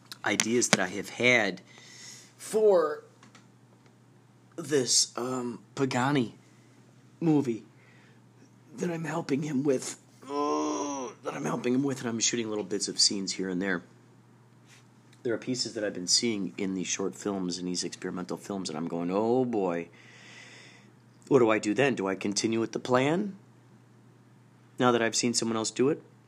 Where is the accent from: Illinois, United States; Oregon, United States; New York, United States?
Illinois, United States; Carol Stream; I grew up in Carroll Stream, Illinois.